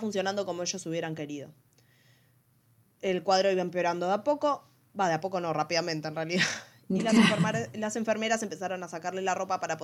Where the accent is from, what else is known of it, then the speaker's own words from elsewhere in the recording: Buenos Aires, Argentina; no como yo, que soy porteña.